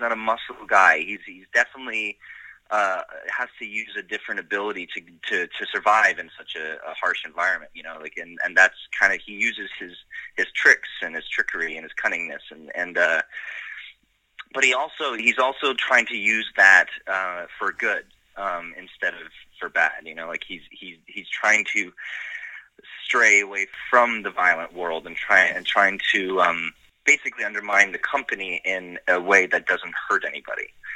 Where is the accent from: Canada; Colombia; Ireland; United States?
Canada; And then I told him, oh, I'm actually Canadian.